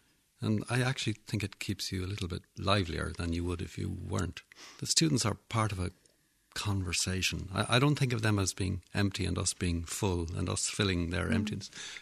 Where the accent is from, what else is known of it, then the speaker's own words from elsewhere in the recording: Tralee, County Kerry, Ireland; born there; also born or lived in Drumshanbo / Macroom / Cobh / Cooley; I was born in Tralee and then we lived in Drumshambo in Leitrim and then we lived in Macroom in Cork and then we lived in Cove and then we lived in Cooley and, you know, we moved up and down the country when I was small, very small.